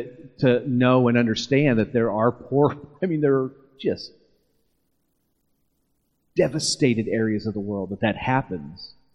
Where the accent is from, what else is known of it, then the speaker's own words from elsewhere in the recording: Wyoming, Illinois, United States; I grew up in Wyoming, Illinois, and there was a hog farm just east of the church.